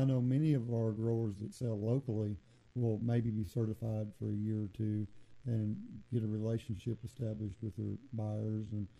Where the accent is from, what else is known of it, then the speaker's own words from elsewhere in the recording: Midwest, United States; I grew up in the Midwest